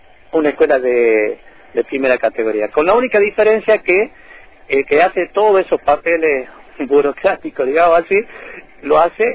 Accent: Fraile Pintado, Jujuy, Argentina; en el pueblo donde yo nací, yo soy de Fraile Pintado, acá en la provincia de Jujuy

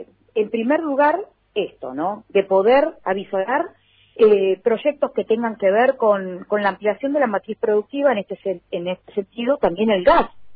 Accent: Río Grande, Tierra del Fuego, Argentina; Yo soy de Río Grande

